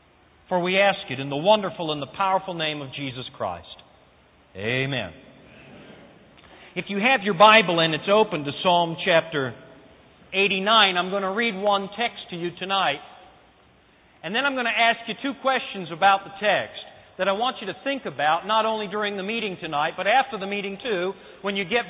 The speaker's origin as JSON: {"language": "English", "region": "Northern Canada", "country": "Canada", "tie": "born or raised there", "said": "I'm from Canada originally. As a matter of fact, I'm from northern Canada, and I lived in places where it snowed 8 or 9 months of the year, and we had 40 below for at least 3 straight months where I grew up"}